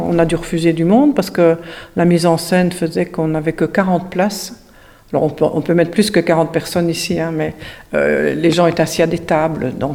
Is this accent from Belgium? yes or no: yes; Belgium; now in France; Moi, je suis belge, hein, je ne suis pas d'ici, je suis ici depuis 25 ans environ